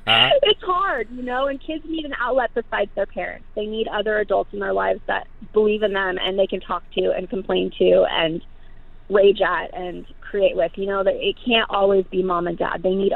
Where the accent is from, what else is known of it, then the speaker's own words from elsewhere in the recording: Santa Clara, California, United States; I grew up in Santa Clara doing dance and theater.